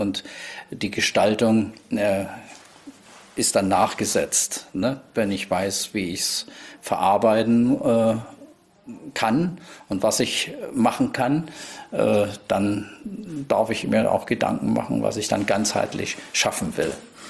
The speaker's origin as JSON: {"language": "German", "region": "East Germany", "country": "Germany", "tie": "born or raised there", "said": "Ich bin ja praktisch in Ostdeutschland groß geworden."}